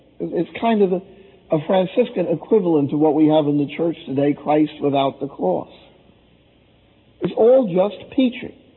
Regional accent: Jersey City, New Jersey, United States; in 250th place was my hometown, Jersey City.

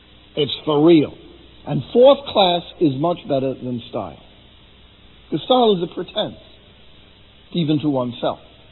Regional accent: New York City, New York, United States; See, I'm a New Yorker, the Big Apple.

